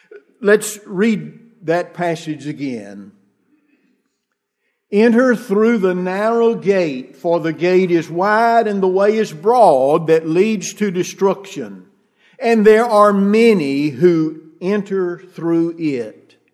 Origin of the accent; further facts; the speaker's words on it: United States; and I say we, referring to us in general as American people, we've convinced ourselves